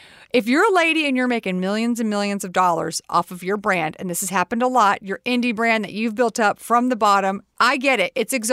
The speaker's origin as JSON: {"language": "English", "region": "Texas", "country": "United States", "said": "We're both from Texas."}